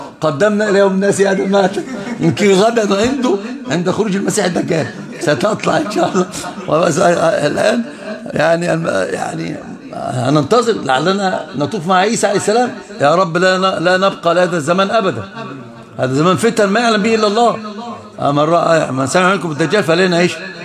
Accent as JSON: {"language": "Arabic", "country": "Egypt", "said": "أصلا من أعمال الشرك عندنا في مصر"}